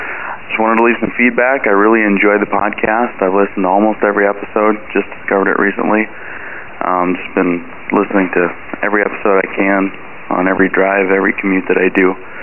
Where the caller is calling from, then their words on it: Sioux Falls, South Dakota, United States; I am from Sioux Falls, South Dakota, here in the U.S.